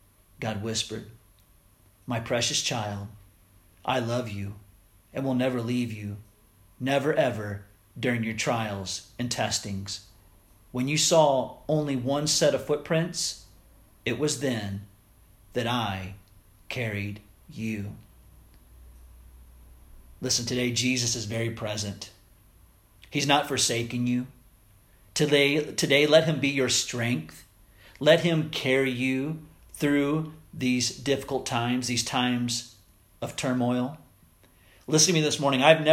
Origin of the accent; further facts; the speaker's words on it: Missouri, United States; Now living back in my home state of Missouri, there in the United States